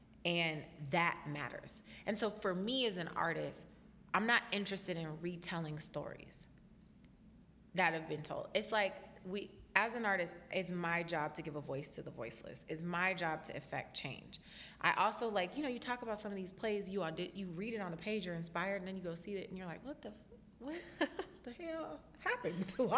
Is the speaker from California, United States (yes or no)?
yes; Oakland, California, United States; I'm from Oakland.